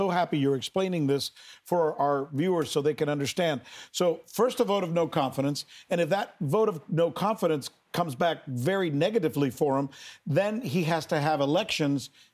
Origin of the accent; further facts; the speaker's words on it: United States; I'm an American. So the media that I digest in the United States is Marie Le Pen is crazy.